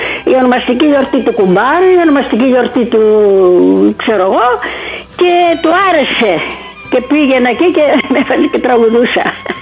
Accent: Rhodes, South Aegean, Greece; Κατάγομαι από τη Ρόδο. Στη Ρόδο γεννήθηκα, από τους γονείς μου οι οποίοι ήταν πρόσφυγες στη Μικράς Ασίας, η μητέρα μου, ο μπαμπάς μου από το Καστελόριζο, και εγώ γεννήθηκα στη Ρόδο.

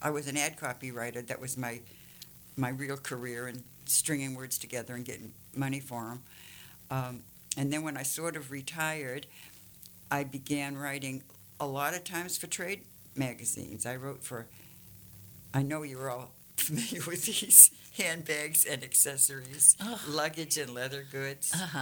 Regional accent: Salem, Massachusetts, United States; everything takes place in my hometown of Salem, Massachusetts, the witch city.

